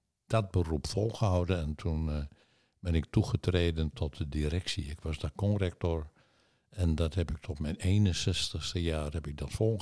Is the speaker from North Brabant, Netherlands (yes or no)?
no; Assen, Drenthe, Netherlands; also born or lived in Zwolle; Ik ben geboren in Zwolle en voel mij altijd nog wel een beetje Zwollenaar. We gaan er heel vaak naartoe. En op mijn 8e jaar zijn we verhuisd naar Assen. En daar heb ik de lagere school doorlopen.